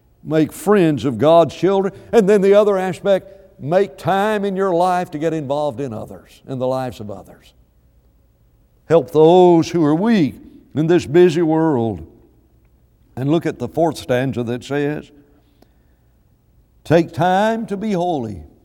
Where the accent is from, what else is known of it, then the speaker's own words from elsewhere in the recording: the South, United States; accent: southern; Do you know where I got my southern accent? Do you know why I say McDonald's properly and you guys say McDonald's improperly? You know where that comes from? It comes from the place where I grew up.